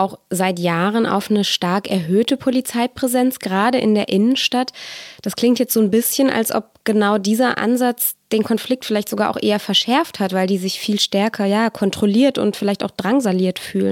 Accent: Stuttgart, Baden-Württemberg, Germany; Ich bin selbst in Stuttgart geboren und aufgewachsen. Meine Familie lebt immer noch dort

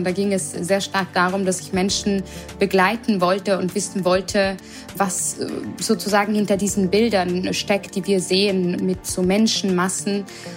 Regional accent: Vienna, Austria; moved away as an adult; now in Germany; weil ich auch gebürtige Wienerin bin.

